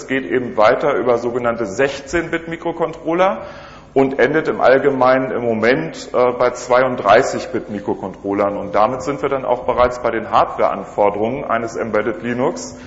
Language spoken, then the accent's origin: German; Hanover, Lower Saxony, Germany; Ich komme aus Hannover und arbeite dort für die Firma SSV Embedded Systems